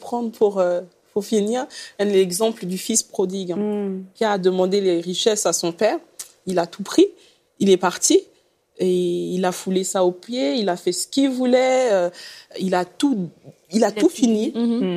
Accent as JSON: {"language": "French", "country": "Gabon", "said": "moi, je suis du Gabon"}